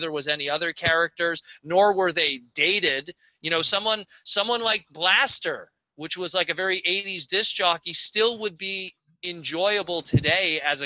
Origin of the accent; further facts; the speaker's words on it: Canada; And I love G.I. Joe, especially as a Canadian.